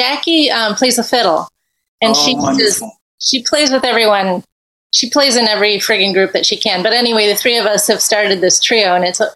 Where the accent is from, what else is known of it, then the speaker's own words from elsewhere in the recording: Midwest, United States; now in Boston, United States; I wrote a song about moving to Boston recently and how much this city means to me as a Midwesterner who was like, how did I end up here?